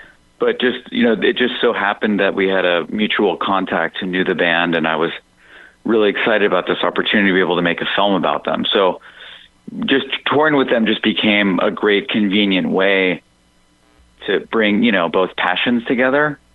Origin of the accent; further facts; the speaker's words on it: Los Angeles, California, United States; Well, I grew up in Los Angeles. I started a band when I was in high school.